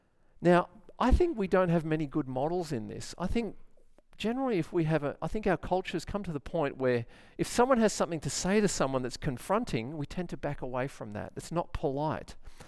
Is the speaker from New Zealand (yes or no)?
no; New South Wales, Australia; I'm from New South Wales. We play another type of football